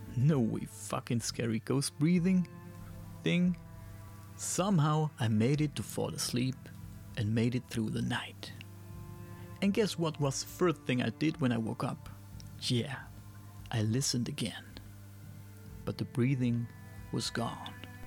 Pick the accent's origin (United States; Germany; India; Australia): Germany; first language German; English is a second language; I hope I get that right because I'm from Germany and in German he said something else, you know.